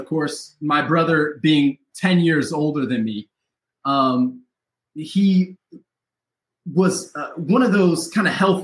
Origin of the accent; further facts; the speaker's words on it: Perrysburg, Ohio, United States; also born or lived in Toledo; Born and raised in Northwest Ohio, in Toledo, and my family moved us to Perrysburg, Ohio, which is a suburb of Toledo, very early on.